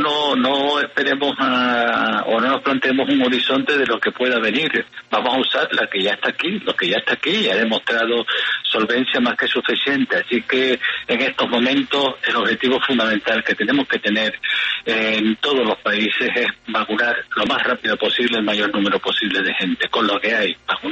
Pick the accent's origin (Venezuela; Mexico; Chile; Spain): Spain; permítame que les hable sobre todo de la que se está desarrollando en mi país, en España